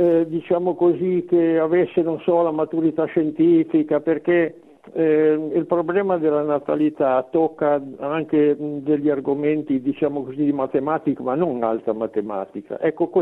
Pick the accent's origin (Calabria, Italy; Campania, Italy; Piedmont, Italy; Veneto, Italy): Piedmont, Italy; Turin; io sono di Torino, sì, di Torino